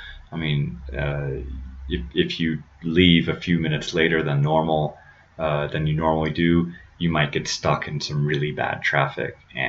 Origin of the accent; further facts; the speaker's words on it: United States; now in France; And as an American, I remember, well, if when I was working in the States